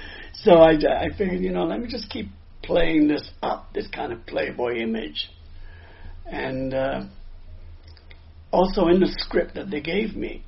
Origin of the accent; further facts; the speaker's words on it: Harlem, New York, United States; I was a kid from Harlem originally.